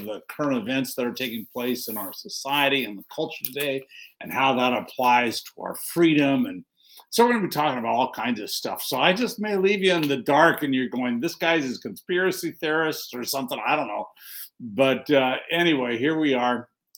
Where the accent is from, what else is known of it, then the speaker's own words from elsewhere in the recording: California, United States; accent: Southern California; also born or lived in Illinois; And then I was actually born in Illinois, and my 6 months old, my parents moved to California. So if I have any kind of an accent, it's a Southern California accent